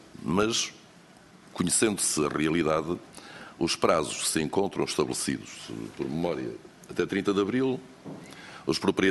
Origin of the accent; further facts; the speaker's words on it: Aveiro, Portugal; born there; Eu nasci no Val do Voga